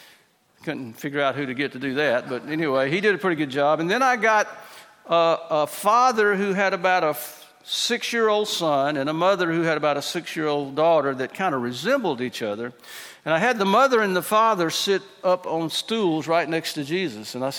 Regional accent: Mississippi, United States; I try to boil it down real simple because I'm from Mississippi.

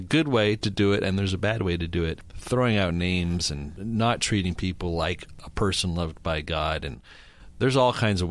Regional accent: Canada; now in United States; Now, as a Canadian, I think I have an advantage over you Americans in terms of peace.

